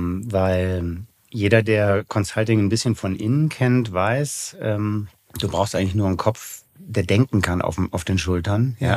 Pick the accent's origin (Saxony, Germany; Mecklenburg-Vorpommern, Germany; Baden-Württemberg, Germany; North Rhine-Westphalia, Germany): North Rhine-Westphalia, Germany; Bonn; von Bonn, wo ich herkomme